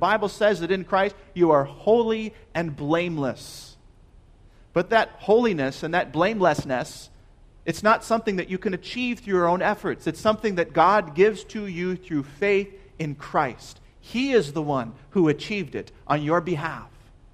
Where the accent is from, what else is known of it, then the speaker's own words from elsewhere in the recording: Minnesota, United States; Well, I'm from Minnesota.